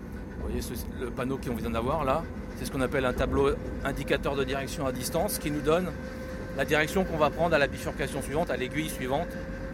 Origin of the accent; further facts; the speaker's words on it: Orléans, Centre-Val de Loire, France; Oui, je suis d'Orléans. Je pratique la ligne depuis 12 ans.